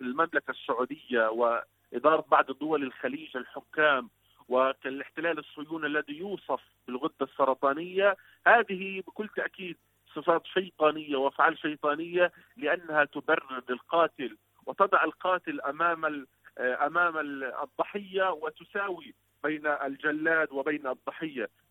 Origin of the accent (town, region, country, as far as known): Palestine